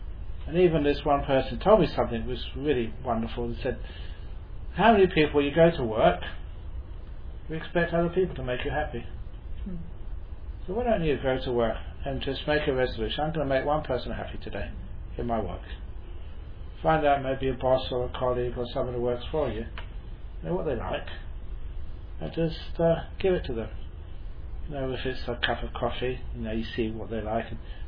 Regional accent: Australia; Because she knew I was from Australia.

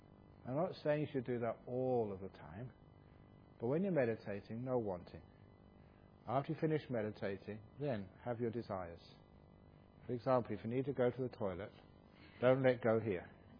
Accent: England, United Kingdom; born there; I was born in England, okay? Now, a nice, cool country. And I was now in the jungles of Thailand

